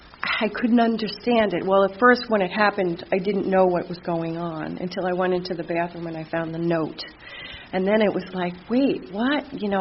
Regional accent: Livingston, New Jersey, United States; I grew up, I was the youngest of two. I grew up in Livingston, New Jersey.

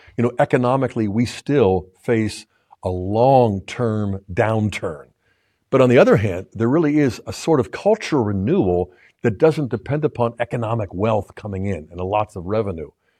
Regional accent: Pittsburgh, Pennsylvania, United States; I grew up nearby in Pittsburgh, and most people look down on Pittsburgh.

